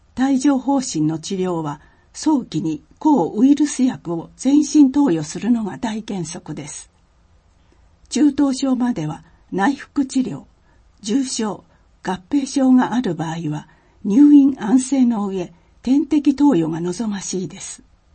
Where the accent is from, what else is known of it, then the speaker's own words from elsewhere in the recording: New Zealand; Japanese is a second language; 今回も私の出身国であるニュージーランドの文化についてご紹介したいと思います。